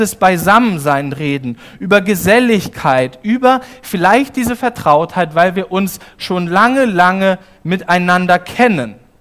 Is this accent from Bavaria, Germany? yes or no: no; Lower Saxony, Germany; born there; Ich bin seit 4,5 Jahren in Großschwülper Pastor. Ich komme gebürtig aus dem Landkreis Gifhorn. Großschwülper ist der letzte Zipfel vom Landkreis Gifhorn. Ich bin in Wolfsburg zur Schule gegangen